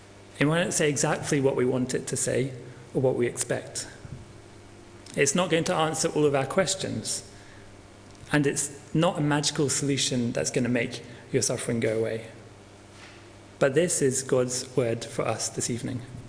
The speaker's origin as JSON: {"language": "English", "country": "United Kingdom", "said": "I'm British, so it has to be quite serious to be worth mentioning."}